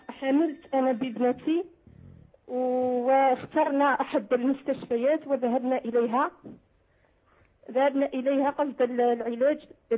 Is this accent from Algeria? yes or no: yes; Algeria; now in Canada; أنا أتصل بك من كندا، وأنا من الجزائر مقيمة بكندا لمدة سنة.